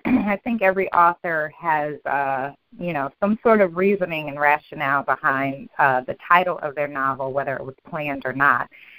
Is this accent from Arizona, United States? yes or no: no; Florida, United States; I'm from Florida. I remembered being in like Hurricane Andrew as a kid